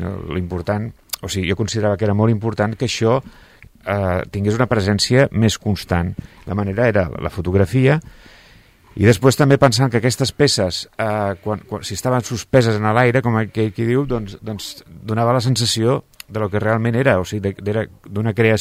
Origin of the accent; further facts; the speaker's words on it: Barcelona, Catalonia, Spain; he estat visquent a Barcelona durant molts anys, bueno, vaig néixer a Barcelona